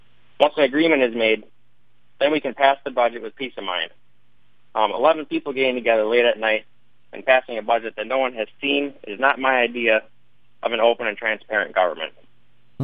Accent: Eau Claire, Wisconsin, United States; Well, I was born in Eau Claire, and I spent most of my life in Eau Claire and the surrounding area.

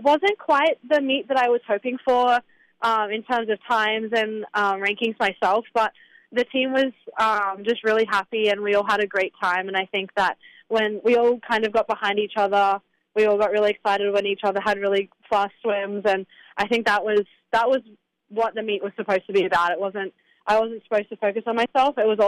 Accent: Gold Coast, Queensland, Australia; now in Wisconsin, United States; I'm from the Gold Coast. It's an hour south of Brisbane. I guess the Gold Coast is pretty much a small Miami in Florida. It's a very beachy town. It's pretty large. There's about 700,000 people that live there.

